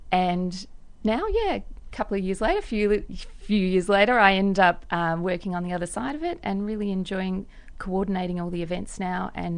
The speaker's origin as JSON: {"language": "English", "town": "Melbourne", "region": "Victoria", "country": "Australia", "tie": "born or raised there", "said": "So I grew up in Melbourne"}